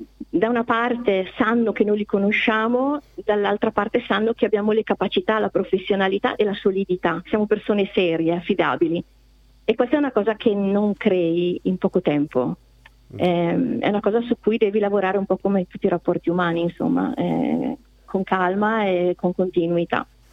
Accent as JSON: {"language": "Italian", "town": "Brescia", "region": "Lombardy", "country": "Italy", "said": "perché siamo di Brescia"}